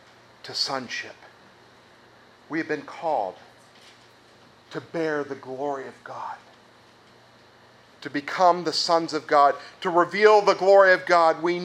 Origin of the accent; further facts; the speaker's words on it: Ireland; it had gotten their Irish up, as we Irish would say.